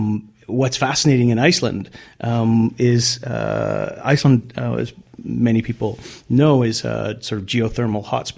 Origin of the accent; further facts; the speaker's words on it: Canada; So as a Canadian, it feels very similar.